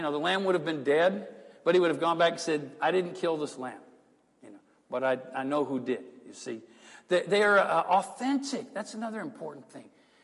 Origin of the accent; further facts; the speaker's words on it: Midwest, United States; Growing up in the Midwest, when we would talk with leaders and I would talk with elders and other ministers, we talk about shepherding.